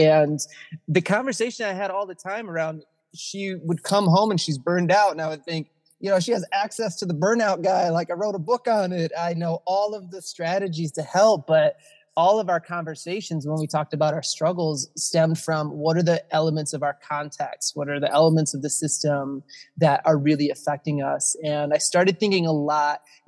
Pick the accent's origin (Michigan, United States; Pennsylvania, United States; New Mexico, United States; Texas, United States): Michigan, United States; far cooler than my home state of Michigan right now, where we're burning closer to the 90s.